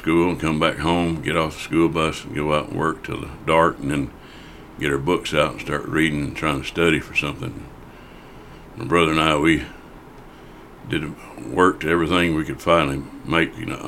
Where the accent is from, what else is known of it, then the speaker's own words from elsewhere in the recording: Tyler, Texas, United States; I was born here. I changed zip codes, though. I have moved around inside Smith County, but stayed basically in Smith County and farmed for year